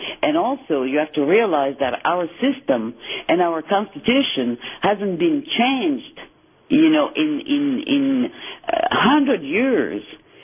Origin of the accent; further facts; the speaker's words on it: Rochester Hills, Michigan, United States; now in France; I grew up in Rochester Hills. And he came back with me here to France 10 years ago.